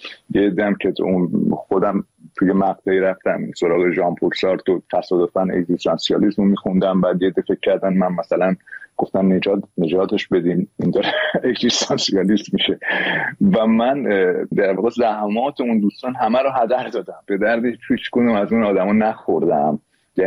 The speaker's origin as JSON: {"language": "Persian", "country": "Iran"}